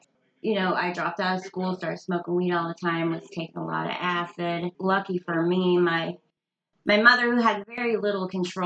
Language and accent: English; St. Joseph, Missouri, United States; I moved to Kansas City for the first time. I'm from St. Joe, so it's a small town. All I've known is just small town people and never really lived in a big city